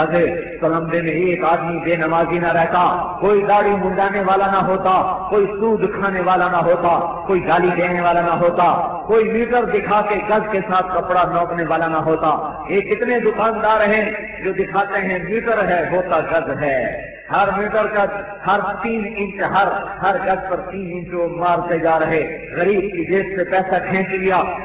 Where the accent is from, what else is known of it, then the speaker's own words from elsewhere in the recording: Tulamba, Punjab, Pakistan; تلمبے والوں سے جھوٹ نہیں بول سکتا کہ میں تم میں سے ہوں، تم مجھ میں سے ہو، میں تمہاری مٹی سے پیدا ہوا ہوں، تم میری مٹی سے پیدا ہوئے ہو، میرا تمہارا خمیر اس مٹی سے نکلا ہے، ہم اس دھرتی کے، میں نے اسی مدرسے میں پڑھا ہے.